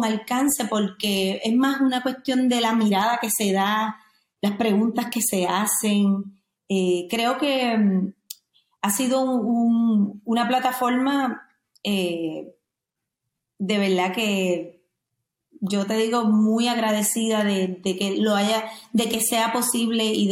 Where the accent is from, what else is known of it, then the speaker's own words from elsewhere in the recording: Orocovis, Puerto Rico; moved away as an adult; Soy del pueblo de Orocovis, original. Me crié allí hasta los 18 años, hasta que me gradué de mi high school.